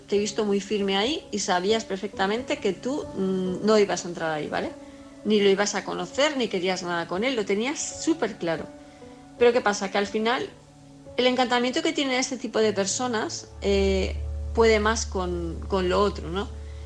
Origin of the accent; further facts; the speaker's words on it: Palma de Mallorca, Balearic Islands, Spain; Hola, ¿qué tal? Buenas noches, ¿cómo estáis?